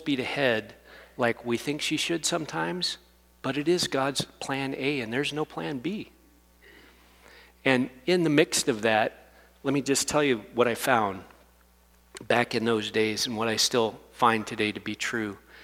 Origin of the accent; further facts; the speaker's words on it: Alaska, United States; I was born and raised in Alaska, so big churches don't, like, just outside my grid. You know, I wasn't raised in Texas there, Annie.